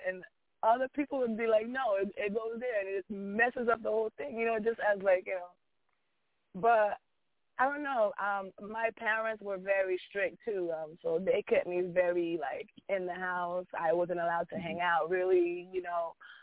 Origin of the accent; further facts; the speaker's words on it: Delaware, United States; moved away as an adult; now in New York, United States; I was raised in Delaware.